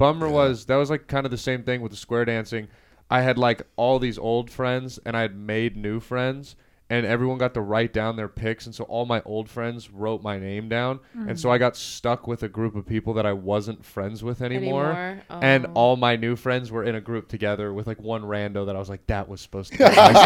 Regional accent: California, United States; Orange County, California.

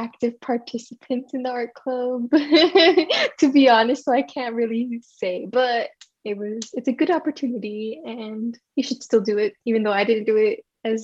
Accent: El Paso, Texas, United States; I am from El Paso and I plan on staying here for a very long time.

